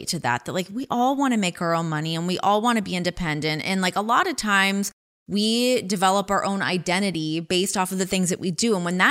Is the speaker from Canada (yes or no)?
yes; Ajax, Ontario, Canada; now in United States; Oh, I grew up in Ajax.